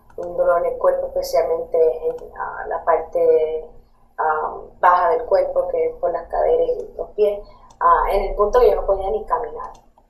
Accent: Trujillo Alto, Puerto Rico; moved away as an adult; Bueno, soy de Puerto Rico, de un pueblo que se llama Trujillo Alto. Ahora mismo estoy trabajando para seguros y canto también, y pues

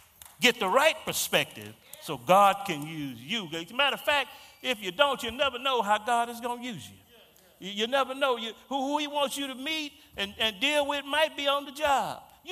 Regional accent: Houston, Texas, United States; A little boy growing up in Third Ward, Houston, hanging out in the court, Berry Court, playing and getting in trouble.

